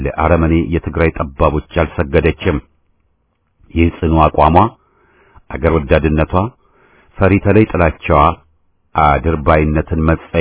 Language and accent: Amharic; Addis Ababa, Ethiopia; moved away; የኛ ትውልድ አባላት በአዲስ አበባ ስናድግ … አይነቶቹን ዘፈኖች እየሰማን ነው ያደግነው